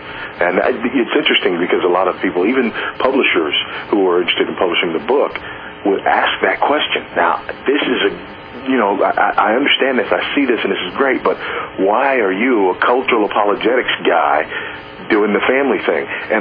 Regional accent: Los Angeles, California, United States; now in Houston, United States; Yeah, I grew up in Los Angeles.

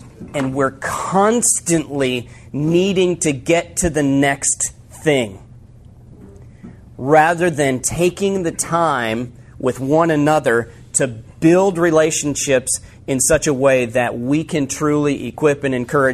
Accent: Iowa, United States; We're from Iowa.

